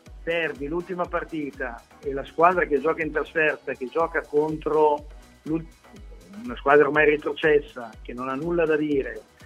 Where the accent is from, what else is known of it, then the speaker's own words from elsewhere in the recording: Milan, Lombardy, Italy; perché anche io sono di Milano